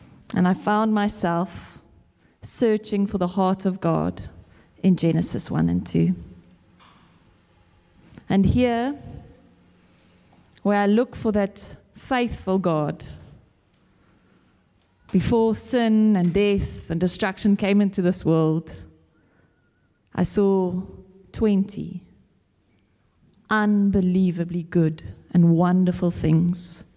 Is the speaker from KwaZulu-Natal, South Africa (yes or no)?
yes; KwaZulu-Natal, South Africa; I grew up in Natal, and the winters, the sun used to come out in the afternoon, but it used to be quite chilly